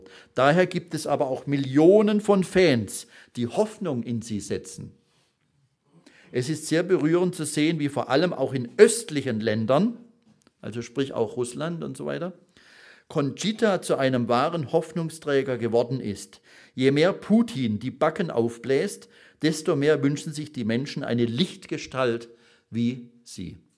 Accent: Pforzheim, Baden-Württemberg, Germany; der in Pforzheim tätig ist, meiner Heimatstadt

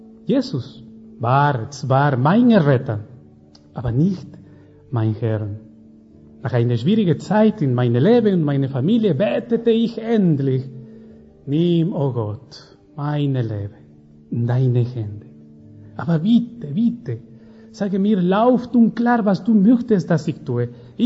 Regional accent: Ecuador; German is a second language; now in Germany; Ich komme aus Ecuador. Ich bin in Ecuador geboren und aufgewachsen.

